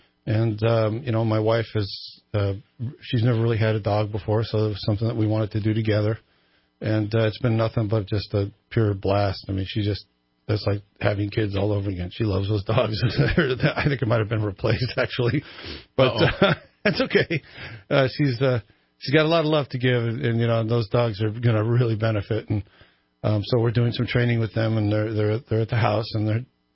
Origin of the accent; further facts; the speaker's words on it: Carlsbad, California, United States; I came from Carlsbad, San Diego area, right down near Pendleton.